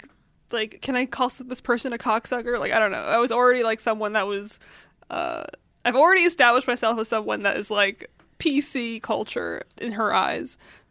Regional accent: Syria; I'm from Syria.

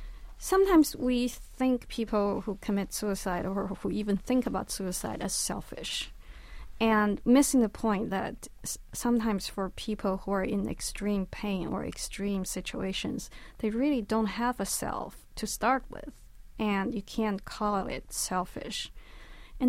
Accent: China; first language Chinese; English is a second language; I grew up in Chinese, and in China we rarely use I.

